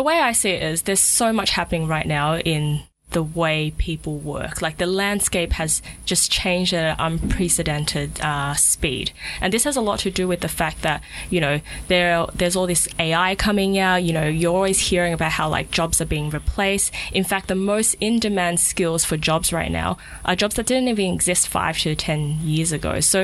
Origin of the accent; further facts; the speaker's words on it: Australia; now in Singapore; see family that I wasn't able to connect with growing up in Australia